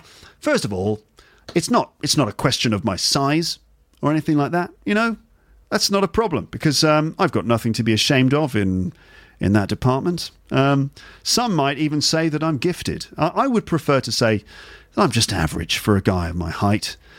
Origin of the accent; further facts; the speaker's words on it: England, United Kingdom; I'm English.